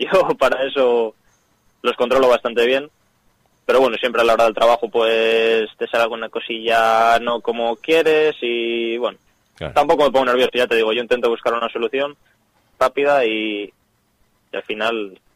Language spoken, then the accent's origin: Spanish; Cicero, Cantabria, Spain; No, yo soy de Cicero. Bueno, tengo descendencias de Ramales de esa zona, pero vivir y vivo en Cicero.